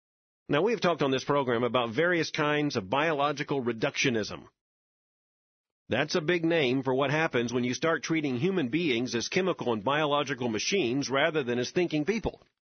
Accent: Florida, United States; Now, I grew up in South Florida. We thought 54 was cold.

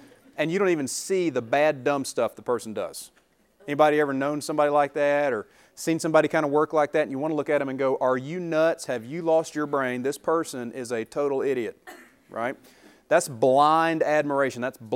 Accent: the South, United States; So if there's anything I say because I'm from the South, if there's something you don't get, let me know and I'll translate for you, all right?

